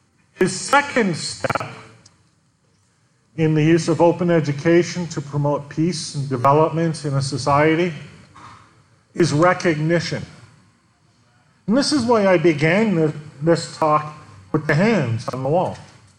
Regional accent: Canada; speaking to you as a Canadian telling Colombians how to find peace

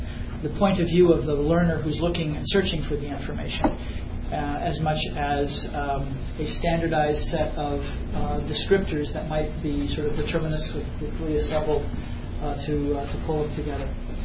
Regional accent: California, United States; born there; Since I was born in California.

